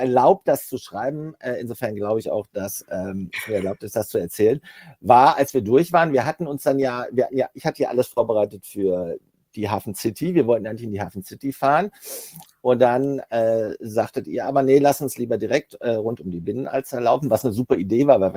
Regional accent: Hamburg, Germany; Ja, ich bin Hamburger.

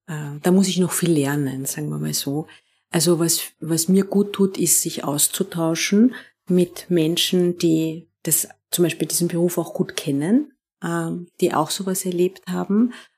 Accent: Lower Austria, Austria; now in Vienna, Austria; Also ich bin zwar in Niederösterreich geboren und aufgewachsen, aber ich würde Wien schon als mein Zuhause bezeichnen, ja.

